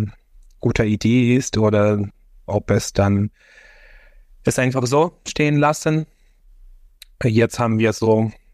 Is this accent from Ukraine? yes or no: yes; Odesa, Odesa Oblast, Ukraine; German is a second language; in Odessa, meine Heimatstadt, wurde auch mehrmals geschossen, dass auch mein Haus in Odessa, also unser Haus, durch einen Raketenangriff auch beschädigt wurde.